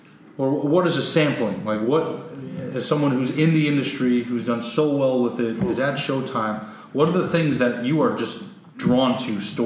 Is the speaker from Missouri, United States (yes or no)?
no; New York, United States; for me, you know, growing up on Long Island, but, you know, being a Celtics fan with dad